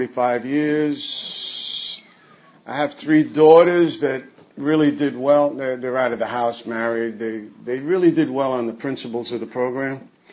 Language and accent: English; New York City, New York, United States; born there; I was born in Bronx, New York City, 1939, baptized, confirmed in Mount Carmel Catholic Church. It was like the hub of Little Italy in the Bronx.